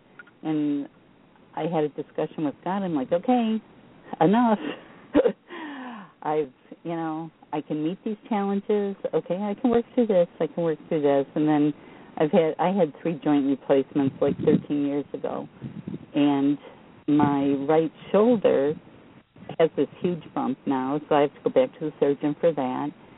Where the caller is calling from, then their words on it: Attica, Michigan, United States; I'm calling from Attica, Michigan.